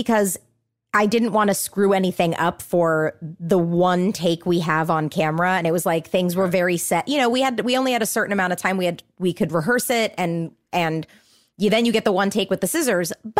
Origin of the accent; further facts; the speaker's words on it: California, United States; Yes, I mean, I'm from Orange County.